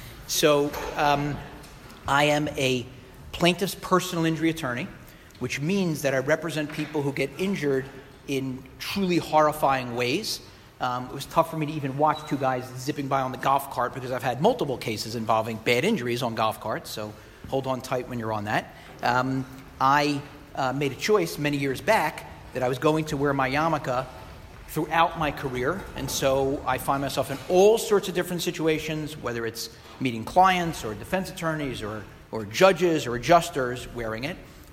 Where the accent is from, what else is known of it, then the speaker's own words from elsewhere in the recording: Philadelphia, Pennsylvania, United States; So I was around 10, 11 or so, plus or minus, growing up in Philadelphia. So that will tell you which teams I root for.